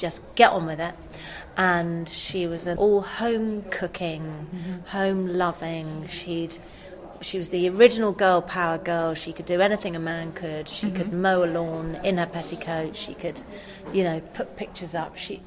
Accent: London, United Kingdom; I grew up in London until I was nearly four. Mm-hmm. And then my mum and dad split up. Mm-hmm. And my mum took me down to live with my granny in the country. So from four to 13, mm-hmm. I lived in the country, okay, with my granny.

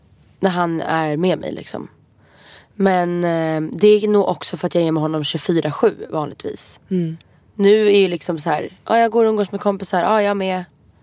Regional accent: Stockholm, Stockholm County, Sweden; Och jag är uppväxt på Östermalm också.

